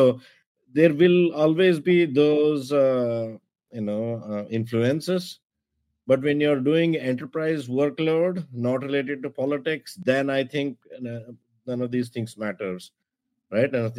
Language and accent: English; India; I come from India